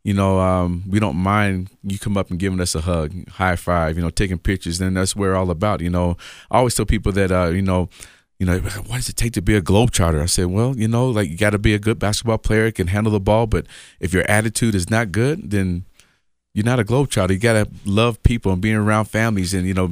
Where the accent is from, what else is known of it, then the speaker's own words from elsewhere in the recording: Las Vegas, Nevada, United States; So I do know about the snow, but I'm from Vegas.